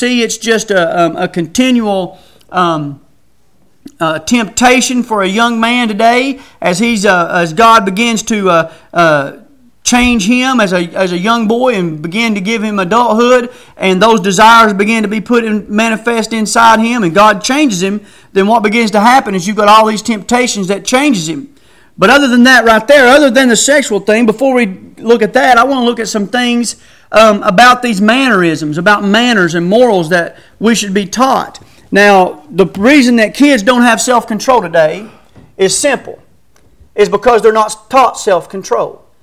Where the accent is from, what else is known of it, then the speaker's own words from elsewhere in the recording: United States; Now, as a growing up in America here, and you sit there and you begin to listen, your mind is shaped by your environment